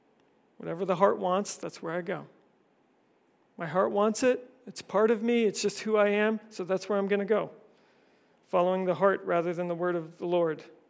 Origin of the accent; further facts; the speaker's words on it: Canada; Or if you're in Canada, my home country, it's now Pride season.